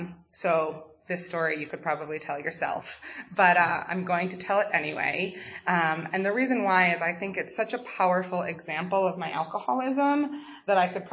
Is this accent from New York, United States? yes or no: yes; New York City, New York, United States; So I grew up in New York City, and when I was about 5 or 6 years old, my mom decided that she wanted to go back to grad school.